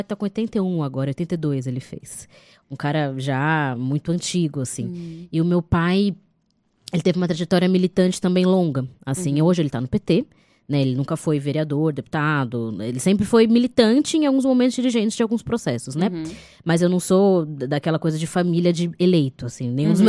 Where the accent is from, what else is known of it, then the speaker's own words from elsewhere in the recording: Santos, São Paulo, Brazil; eu nasci em Santos, né, onde minha mãe morou por muitas décadas, apesar de ter nascido em Vitória do Espírito Santo.